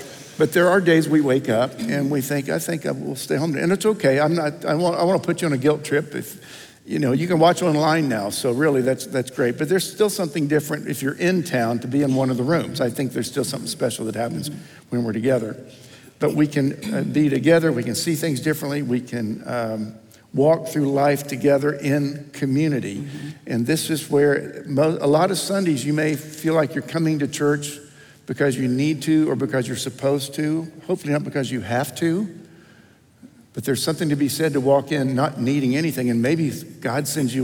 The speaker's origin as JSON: {"language": "English", "region": "Tennessee", "country": "United States", "tie": "born or raised there", "also_born_or_lived": "Ohio", "said": "And I grew up in Tennessee and then Ohio, and then have been out here, of course, now for all these years."}